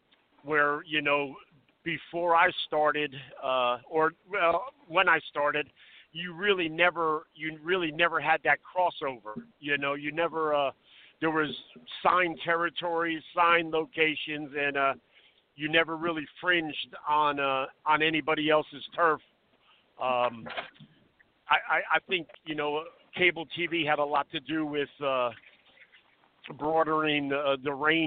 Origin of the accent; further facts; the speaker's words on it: New Jersey, United States; I grew up in New Jersey, and I grew up watching the WWF